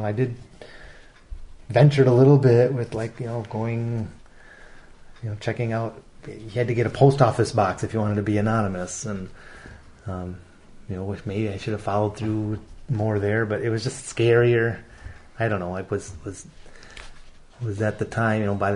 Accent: Madison, Wisconsin, United States; Yeah, I grew up in Madison.

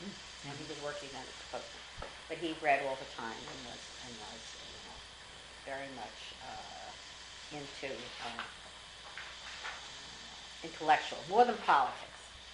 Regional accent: Brownsville, New York, United States; where I was raised in Brownsville, which was a working class, and very much, there was a lot of political activity among some of the people that were there.

